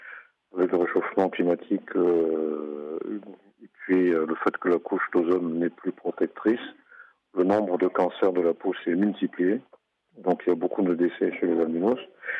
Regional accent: Cameroon; Quand j'étais petit au Cameroun, et que j'arrivais à bien travailler à l'école

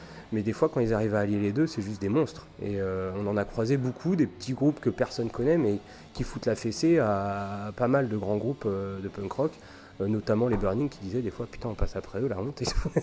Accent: Bourges, Centre-Val de Loire, France

